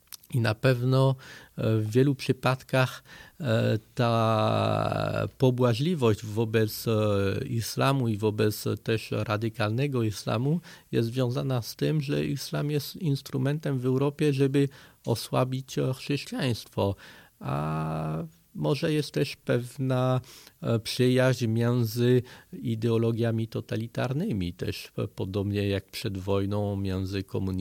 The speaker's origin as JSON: {"language": "Polish", "country": "France", "second_language": "Polish", "lives_now": "Poland", "said": "No, chociaż jestem Francuzem cały czas, ale mieszkającym w Polsce."}